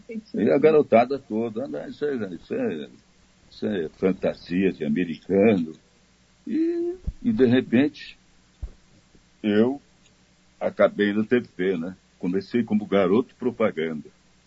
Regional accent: Taubaté, São Paulo, Brazil; born there; Hebe Camargo, que também é lá de Taubaté, né? Onde eu nasci

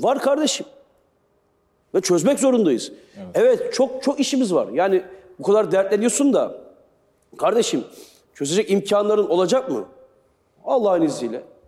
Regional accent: Simav, Kütahya, Turkey; also born or lived in Demirci; Yani benim çocukluğum işte Simav'da geçti, Demirci'de doğdum, Kütüm, Sındırgı. Bizim bu ilçenin tamamının şehri İzmir'dir.

